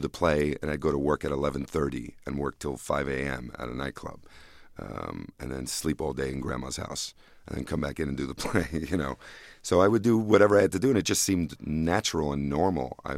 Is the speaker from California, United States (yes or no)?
no; New Jersey, United States; also born or lived in Puerto Rico / Florida; Yeah, I grew up in New Jersey and then lived for 2 years in Puerto Rico when my mom remarried.